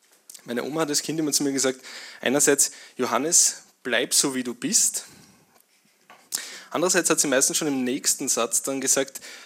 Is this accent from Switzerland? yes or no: no; Lower Austria, Austria; Auch da, wo ich herkomme, aus dem nördlichen Weinviertel, auch da wird man sich etwas umstellen müssen.